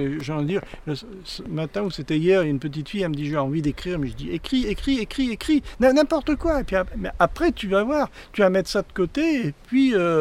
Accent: Boulogne-sur-Mer, Hauts-de-France, France; born there; Il est décédé à Boulogne-sur-Mer, où moi je suis né, et il y a un musée

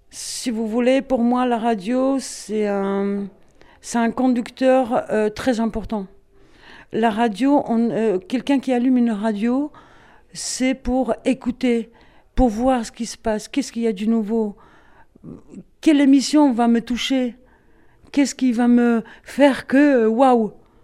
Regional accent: Poland; French is a second language; On avait, chez nous en Pologne, la seule chose qui fonctionnait, c'était la radio libre.

